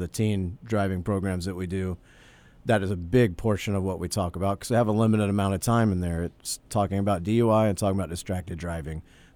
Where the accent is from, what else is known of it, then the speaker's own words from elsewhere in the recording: Louisiana, United States; growing up in Louisiana, I never really thought about Mardi Gras or an origin of a term, what it even means.